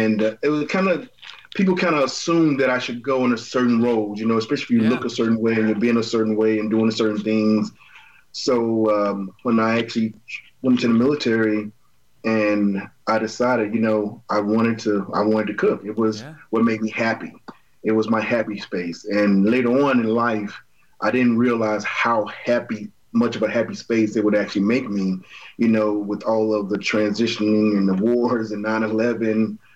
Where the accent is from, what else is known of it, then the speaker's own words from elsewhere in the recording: Columbus, Mississippi, United States; I grew up in the South, Mississippi, of course. Columbus is a really small town